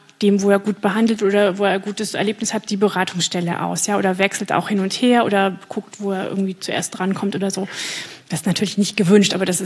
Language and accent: German; Germany; dass ich bin nicht fremd, ja, ich bin ja Deutsche.